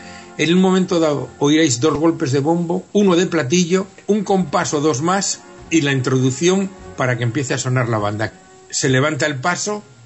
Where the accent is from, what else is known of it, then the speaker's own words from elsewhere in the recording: Zamora, Castile and León, Spain; nos vamos a ir a mi tierra, lo siento, pero vamos a ir a Zamora. Normalmente hace frío, bastante frío.